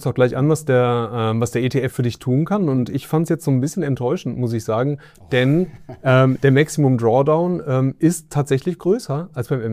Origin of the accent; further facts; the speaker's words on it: Cologne, North Rhine-Westphalia, Germany; mich als Kölner